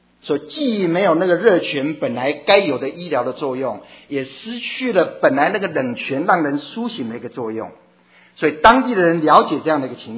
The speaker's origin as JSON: {"language": "Chinese", "country": "China", "said": "我们都中国人喜欢喝热牛奶，温牛奶"}